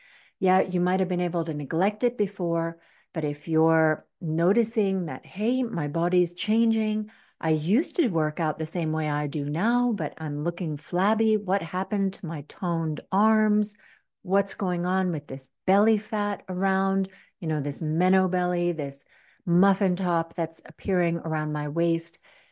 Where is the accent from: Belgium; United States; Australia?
United States; For a long time, I remember growing up in the States, there were a lot of ads about the importance of brushing your teeth, right?